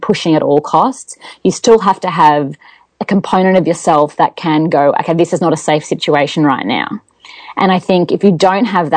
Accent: Australia; And being an Australian, I thought, okay, that doesn't sound good.

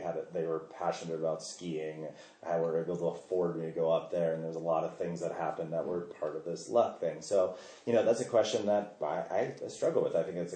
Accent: Squaw Valley, California, United States; Yes, so this is also part of growing up in Squaw Valley.

